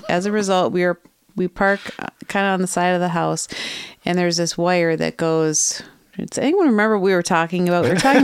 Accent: Minnesota, United States; now in Greenfield, United States; Minnesotan. We need garages. Yeah. I grew up with a garage.

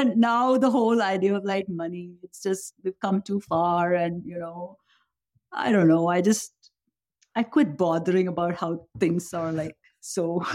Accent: India; moved away as an adult; When I came from India in 2001 as a student.

